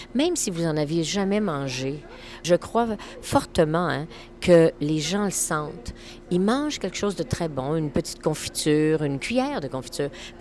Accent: Baie-Comeau, Quebec, Canada; born there; Oui, moi, je suis née à Baie-Comeau.

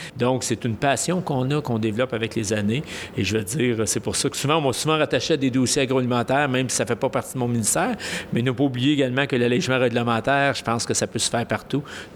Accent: Howick, Quebec, Canada; Je viens d'une petite communauté, j'ai grandi à Hawick, en Montérégie, où le territoire est occupé par quoi? Par des agriculteurs, par des fermes.

